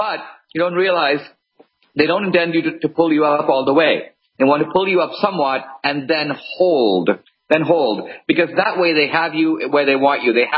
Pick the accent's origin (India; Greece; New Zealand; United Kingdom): India; now in United States; I grew up in India. It's a country run by gangs, slumdog millionaire style. I came to America for something different.